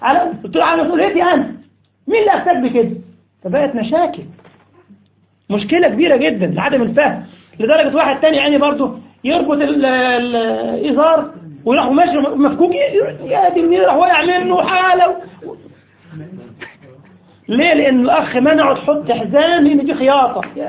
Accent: Egypt; اسمه سابو عندنا في مصر، مش عارف الكلمه دي اصلها ايه باللغه

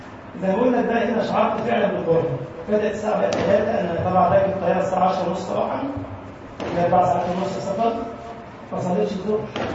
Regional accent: Egypt

